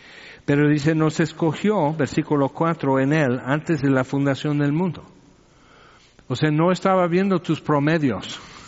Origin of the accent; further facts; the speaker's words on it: Orange, California, United States; born there; Pues yo nací en el Hospital del Niño en Orange, California.